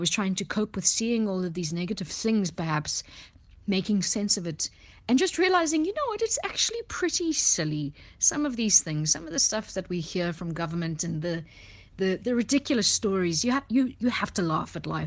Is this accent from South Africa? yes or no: yes; Cape Town, Western Cape, South Africa; I grew up in Cape Town. I was actually born around the corner from Red Cross in Sabron Park. Grew up in Cape Town, lived in the Eastern Cape for a little bit, came back